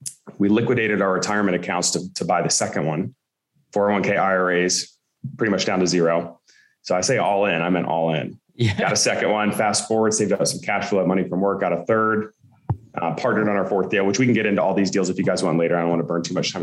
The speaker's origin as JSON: {"language": "English", "region": "North Carolina", "country": "United States", "tie": "born or raised there", "said": "So I grew up in North Carolina. I grew up an athlete"}